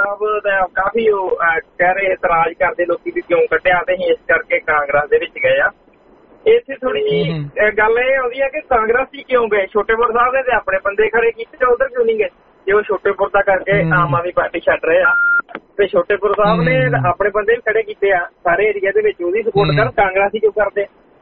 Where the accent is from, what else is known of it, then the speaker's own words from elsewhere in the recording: Swajpur, Punjab, India; ਮੇਰੇ ਪਿੰਡ ਆ ਸਾਡਾ ਬਾਰਾਂ ਔਖਾ ਦਾ ਸਵਾਜਪੁਰ ਸਾਡਾ ਮੇਨ ਪਿੰਡ ਆ